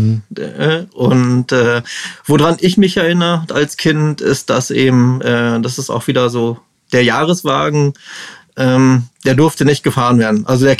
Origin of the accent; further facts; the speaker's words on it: Wolfsburg, Lower Saxony, Germany; also ich komme ja aus dem Wolfsburger Raum oder aus dem Umfeld Wolfsburg.